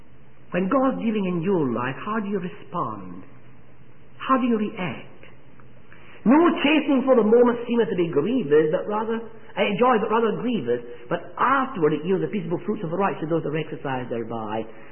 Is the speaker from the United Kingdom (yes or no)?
yes; Stafford, West Midlands, United Kingdom; born there; I was born in Stafford. Although I was born by Scottish parentage, my mother and dad were both Scotch